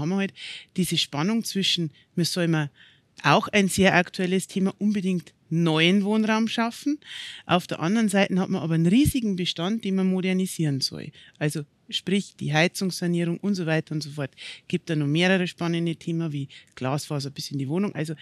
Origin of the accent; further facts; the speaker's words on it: Straubing, Bavaria, Germany; bin gebürtig aus Straubing, war immer in Straubing, bleibe immer hoffentlich in Straubing. Und ja, Straubing liegt mir am Herzen, das kann man so sagen.